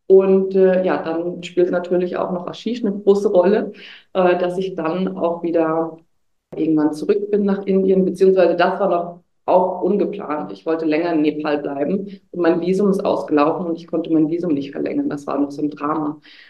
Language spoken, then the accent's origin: German; Germany; now in India; Und es ist aber für mich jedes Mal so, wenn ich in Deutschland bin, es ist meine Heimat.